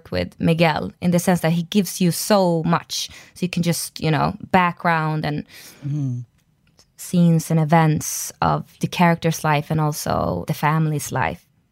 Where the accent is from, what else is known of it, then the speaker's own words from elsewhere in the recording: Sweden; I mean, I'm from Sweden, so we have like small premieres